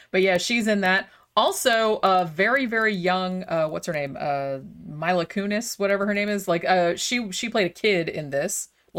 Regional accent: Daytona Beach, Florida, United States; Yeah, well, because I grew up, you know, in Daytona Beach. I grew up like right on the Atlantic Ocean, and I was at the beach all the time.

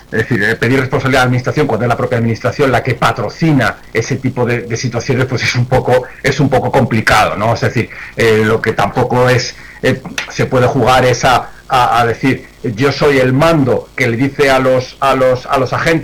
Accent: Spain; el mismo miedo que nosotros podemos tener como españoles hoy respecto de Marruecos

